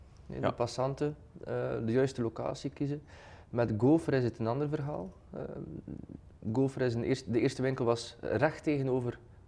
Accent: Bruges, West Flanders, Belgium; En ik ben afkomstig van Brugge, misschien hoor je het wel.

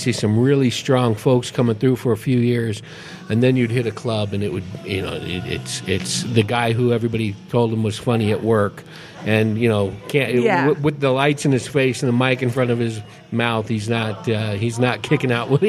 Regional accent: California, United States; I grew up in the San Francisco Bay Area, right outside of Oakland.

